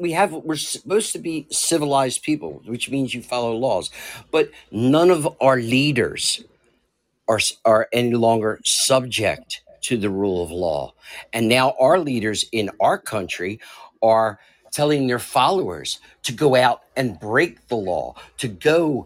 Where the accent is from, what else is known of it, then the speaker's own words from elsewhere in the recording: Philadelphia, Pennsylvania, United States; I grew up in Philadelphia, which has always been one of the top five most dangerous cities in the country and everything.